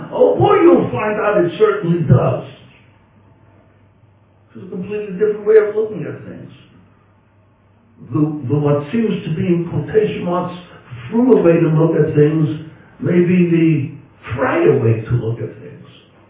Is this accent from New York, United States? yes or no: yes; Williamsburg, New York, United States; I was raised in Williamsburg on loose lips, St. Schiff's. You didn't talk during the Second World War about, in Williamsburg, we were right there by the Navy Yard.